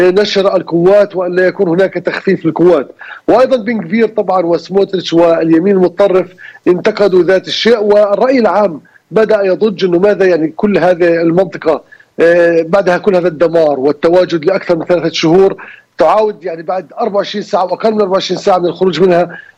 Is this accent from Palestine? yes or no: yes; Palestine; بالنسبة لنا كفلسطينيين